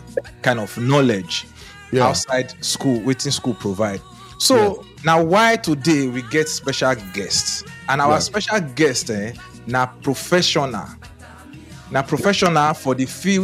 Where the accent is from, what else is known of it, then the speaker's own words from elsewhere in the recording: Nigeria; Because I know, say, you know, being a Nigerian, those days, if we tell our parents, say, we won't be teacher.